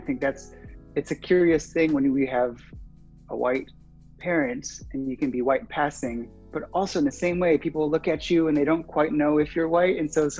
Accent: Elgin, Illinois, United States; A lot of my friends growing up in my hometown of Elgin, Illinois were mixed too.

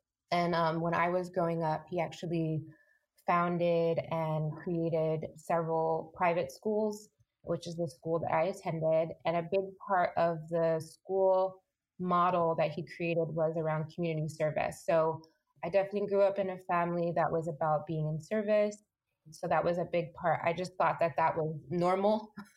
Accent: Michigan, United States; I grew up mostly in Michigan, in the Midwest. So I'm a Midwest girl.

